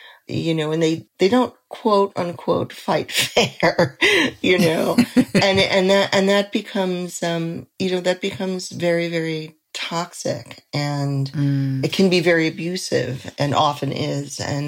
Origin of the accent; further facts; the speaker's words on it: Forest Hills, New York, United States; who was from my town where I grew up and in Forest Hills, New York. and which is outside of Manhattan